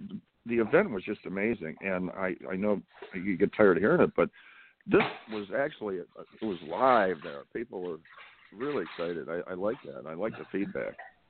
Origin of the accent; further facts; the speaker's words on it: Chicago, Illinois, United States; And wow, even though I was from Chicago, that 60 degree drop is a lot, and takes a little getting used to.